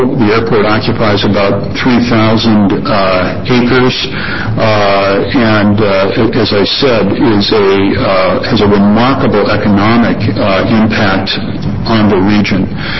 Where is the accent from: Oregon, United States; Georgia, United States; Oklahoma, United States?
Oregon, United States; Astoria; I was born and raised in Astoria, and the airport employs more people than live in my old hometown of Astoria.